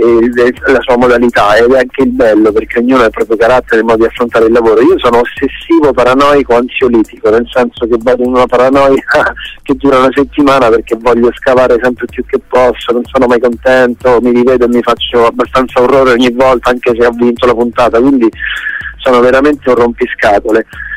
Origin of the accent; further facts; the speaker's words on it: Canino, Lazio, Italy; now in Rome, Italy; sono venuto da un paesino piccolo dove sono cresciuto, in provincia di Viterbo, che si chiama Canino, a Roma